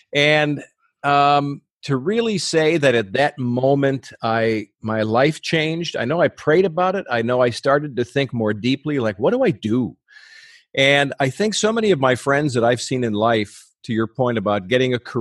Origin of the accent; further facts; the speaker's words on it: Chicago, Illinois, United States; now in Detroit, United States; I grew up in Chicago, inner city Chicago. So even though I've been in Detroit most of my professional life, I grew up as a kid in Chicago.